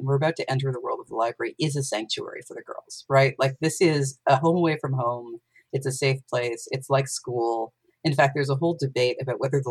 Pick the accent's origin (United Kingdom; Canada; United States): Canada; moved away; one of the things that happened when I immigrated from Canada was that I immediately encountered somebody who went to Camp Sedgwin